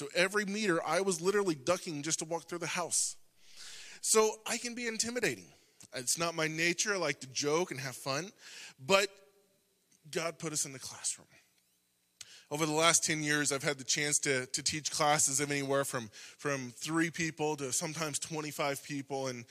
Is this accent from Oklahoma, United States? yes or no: yes; Yukon, Oklahoma, United States; I grew up in church. I grew up in Yukon over there. I came out of the Mustang Church.